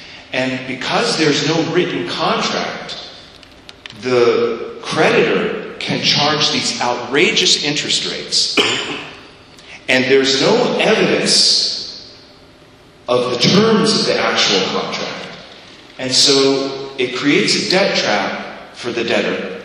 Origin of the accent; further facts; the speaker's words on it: Egypt; I'm from Egypt originally.